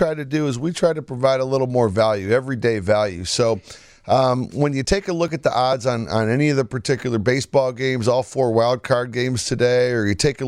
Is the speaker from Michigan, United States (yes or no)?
yes; Detroit, Michigan, United States; moved away as an adult; now in Las Vegas, United States; I grew up in Detroit, and I started up in a manufacturing plant.